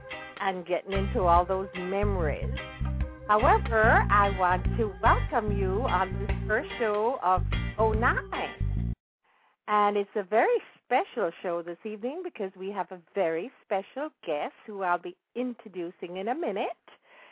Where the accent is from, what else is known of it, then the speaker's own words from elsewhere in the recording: Jamaica; now in United States; and I grew up in Jamaica during the 40s and 50s